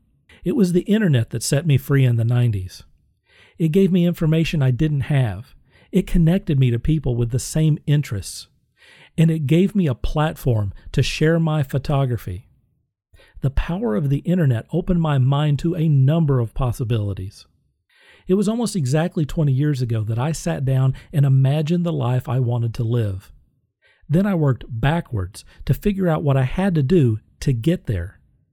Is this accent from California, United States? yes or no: no; Moore, Oklahoma, United States; I grew up in Moore, Oklahoma. This might be a shock for some of you, but Oklahoma is not the center of the fetish world.